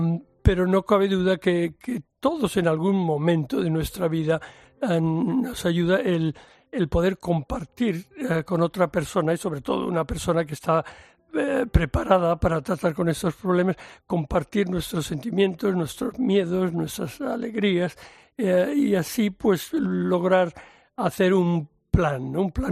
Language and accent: Spanish; Seville, Andalusia, Spain; Yo nací en Sevilla en el año 43 y estudié allí.